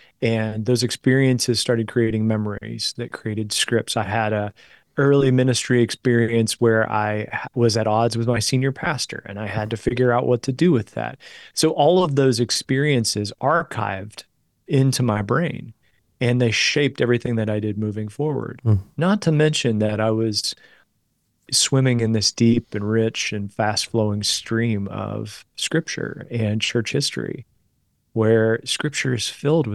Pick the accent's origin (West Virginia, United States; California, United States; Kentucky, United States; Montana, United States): West Virginia, United States; I grew up in Southern West Virginia, so in a Nazarene church, and Nazarene churches in the South are a little more Pentecostal, a little more high energy.